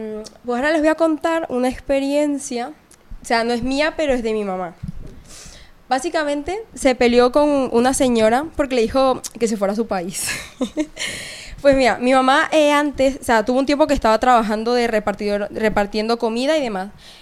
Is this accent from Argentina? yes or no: no; Venezuela; now in Spain; yo soy venezolana